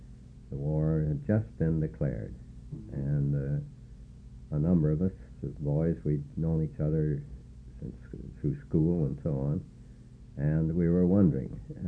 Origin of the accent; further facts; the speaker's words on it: Edmonton, Alberta, Canada; also born or lived in Portage la Prairie, Manitoba; Yes, I was born in Portage Prairie, Manitoba, in January 1899, where my father was the manager of the Bank of Ottawa there. And I spent the first 8 years of my life there. When he was transferred to Edmonton